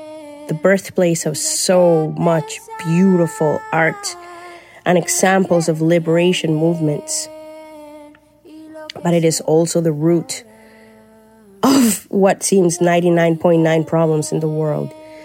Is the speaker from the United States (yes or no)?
no; Colombia; now in Canada; because I'm Colombian, but I live in Canada and I know what it is to be a settler by a citizenship. So as Canadian